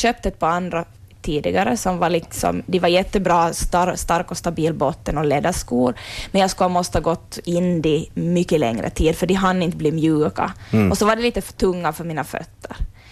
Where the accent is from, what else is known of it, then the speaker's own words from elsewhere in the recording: Sundom, Ostrobothnia, Finland; men jag är ju från Sundom, så jag gick liksom runt Södra Fjärden.